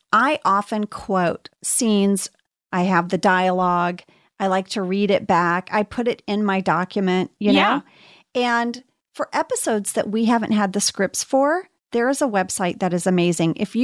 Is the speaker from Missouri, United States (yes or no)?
yes; St. Louis, Missouri, United States; I'm from St. Louis.